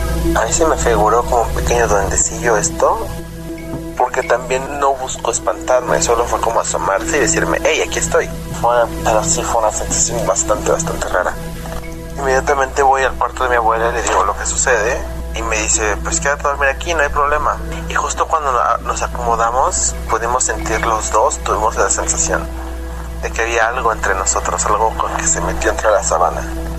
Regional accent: Cuernavaca, Morelos, Mexico; Yo soy de Cuernavaca. aquí en Morelos, México.

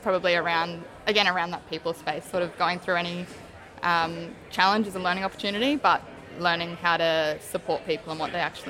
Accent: Gladstone, Queensland, Australia; I grew up in Gladstone in central Queensland, so it's really, really industry dense part of the country

